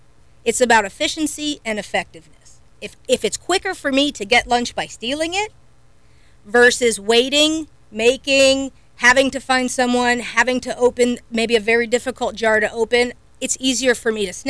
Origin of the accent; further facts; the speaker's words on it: Eau Gallie, Florida, United States; So, yes, I was born in Brevard County back when it was not Holmes Regional. Grew up in Ogalle, went to Our Lady of Lourdes. I'm the first generation born of Cuban immigrants.